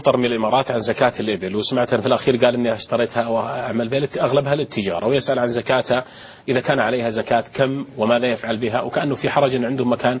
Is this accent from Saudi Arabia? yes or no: yes; Saudi Arabia